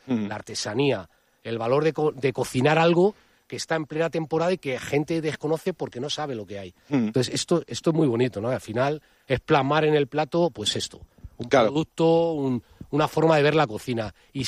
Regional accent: Madrid, Community of Madrid, Spain; born there; yo que soy una persona nacida en Madrid, de madre gallega, padre vasco y con hijas en Alicante, o sea que soy de España directamente

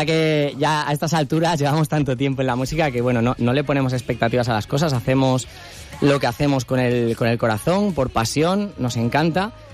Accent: Benidorm, Valencian Community, Spain; para los que somos de aquí de La Terreta

